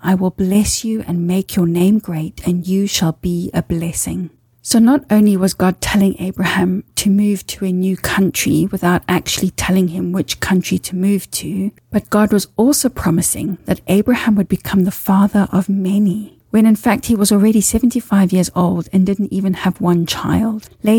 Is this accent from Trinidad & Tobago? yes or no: no; Zimbabwe; I grew up in Zimbabwe, and my parents owned a small holiday cottage near Lake Kariba on the Zambezi River.